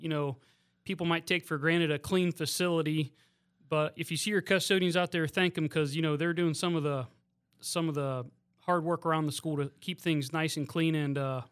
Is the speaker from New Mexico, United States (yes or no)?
no; Cranberry Prairie, Ohio, United States; Yeah, so I grew up in Cranberry Prairie, Ohio, just outside of town here in the little suburb out there. Grew up on the family farm.